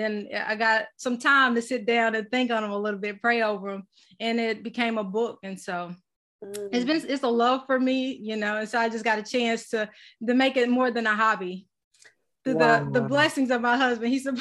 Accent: Mississippi, United States; Yes, as she said … I'm from Mississippi. Right now I'm in Laurel, Mississippi with my husband and two children.

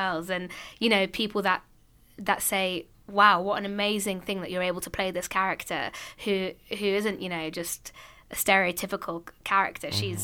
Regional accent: London, United Kingdom; something that you've dreamed of your whole life as a Londoner.

